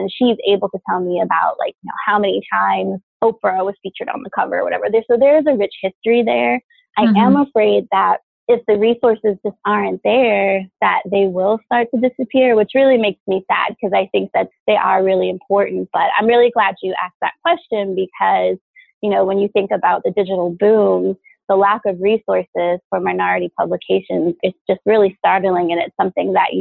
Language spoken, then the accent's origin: English; New York, United States; Like, I grew up on Long Island, you know, I grew up with a pretty wealthy background.